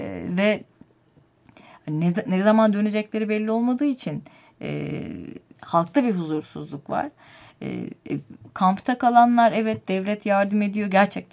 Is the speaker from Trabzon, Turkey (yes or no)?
no; Antakya, Hatay, Turkey; zaten biliyorsunuz Antakyalıyım. Hani kendi memleketime gidip geldikçe halktaki huzursuzluğu da görüyorum.